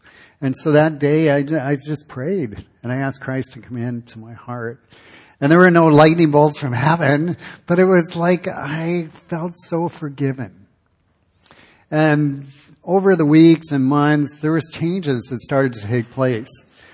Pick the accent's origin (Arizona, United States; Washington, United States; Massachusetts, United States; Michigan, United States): Michigan, United States; back in Michigan. I grew up in Michigan.